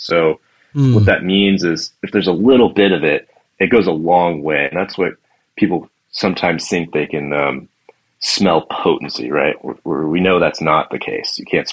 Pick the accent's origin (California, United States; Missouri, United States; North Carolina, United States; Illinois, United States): California, United States; Yeah, absolutely. I grew up in Orange County. I went to UCSB.